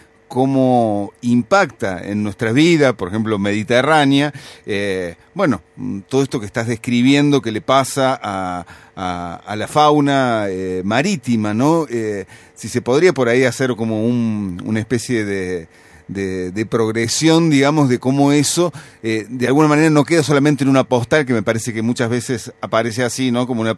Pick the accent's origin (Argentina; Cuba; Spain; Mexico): Argentina; Córdoba; te lo pregunto como cordobés, ¿no? Y pensando en una radio que está en Córdoba